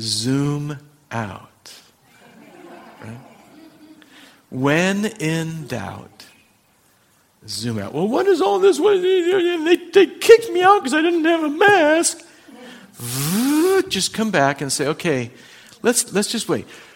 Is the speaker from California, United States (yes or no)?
yes; California, United States; And I said, no, I'm not from here. I'm from California.